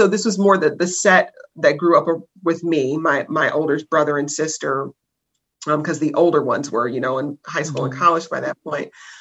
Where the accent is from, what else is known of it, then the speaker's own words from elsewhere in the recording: Detroit, Michigan, United States; And I loved growing up in Detroit. Our neighborhood was really close knit.